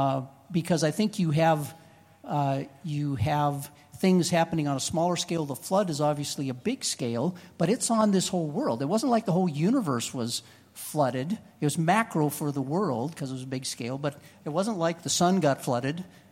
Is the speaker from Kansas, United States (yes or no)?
no; Utah, United States; I'm from Utah, it's not a problem.